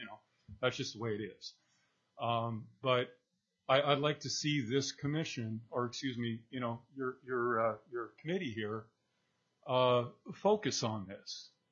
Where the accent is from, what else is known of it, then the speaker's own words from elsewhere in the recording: Juneau, Alaska, United States; because I people I grew up with in Juneau, I go to Hoonah, and there's just so much resentment out there.